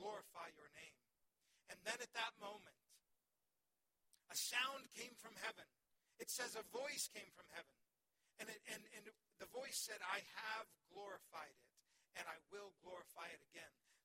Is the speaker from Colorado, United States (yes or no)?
yes; Denver, Colorado, United States; I grew up in Denver